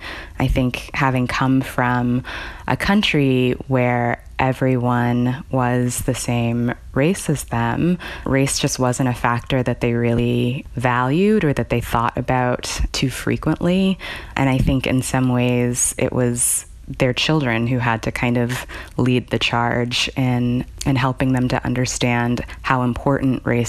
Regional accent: Ghana; also born or lived in Ohio; now in United States; In my family, that meant that we continued to practice the kind of cultural touchstones of being Ghanaian. My family ate Ghanaian food. We attended, in Ohio at least, we attended the African Christian Church, which was half Ghanaian, half Nigerian.

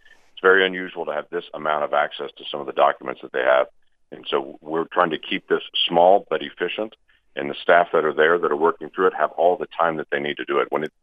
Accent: Oklahoma, United States; You know, I come from Oklahoma, and so Will Rogers had many jokes about Congress in the 1930s

